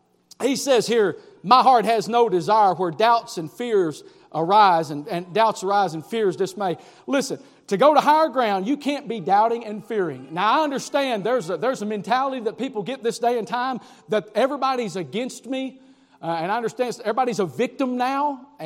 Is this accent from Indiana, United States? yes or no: no; Virginia, United States; I'm from the Appalachian Mountains in Southwest Virginia. That's where I'm from.